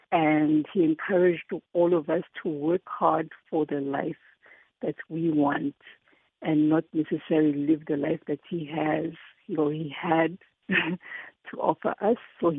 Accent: Kitwe, Copperbelt, Zambia; So I was born in 1975 in Kitwe on the 23rd of November.

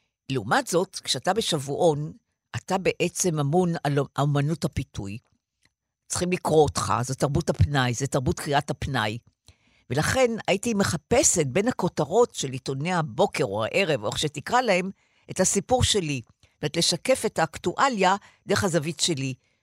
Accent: Tel Aviv, Tel Aviv District, Israel; born there; אני נולדתי במלחמת העולם השנייה. הגנרל רומל היה במדבר המערבי. אני נולדתי בתל אביב, ברחוב דיזינגוף, פינת נורדאו, צפון תל אביב.

